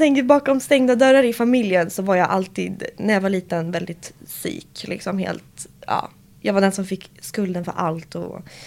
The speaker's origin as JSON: {"language": "Swedish", "region": "Gävleborg County", "country": "Sweden", "tie": "born or raised there", "said": "i en liten stad som heter Söderhamn. Och den ligger typ 3 timmar ovanför Stockholm. Det är i närheten av Gävle, om du vet vart det ligger. Så där föddes jag. Och jag bodde där fram tills 2019."}